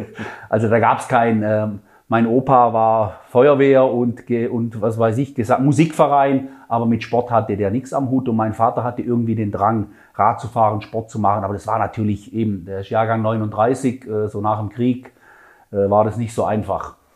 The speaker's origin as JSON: {"language": "German", "town": "Oberbaldingen", "region": "Baden-Württemberg", "country": "Germany", "tie": "born or raised there", "said": "ich bin auf dem Land aufgewachsen, in Oberbaldingen. Das gehört zu Bad Dürrheim."}